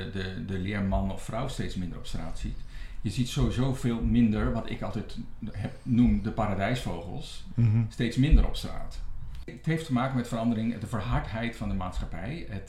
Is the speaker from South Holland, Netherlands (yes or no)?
yes; Gorinchem, South Holland, Netherlands; Ik kom niet uit Amsterdam. Ik kom uit Gorinchem. Een prima plaats om te wonen.